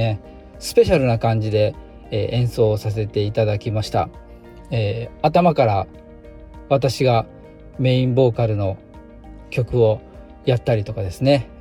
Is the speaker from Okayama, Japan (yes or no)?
yes; Maniwa, Okayama, Japan; 僕たちの地元真庭市の方で、